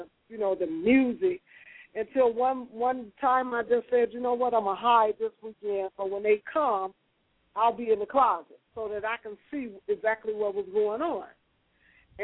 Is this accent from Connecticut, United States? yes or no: no; Chicago, Illinois, United States; I grew up here in Chicago on the West Side.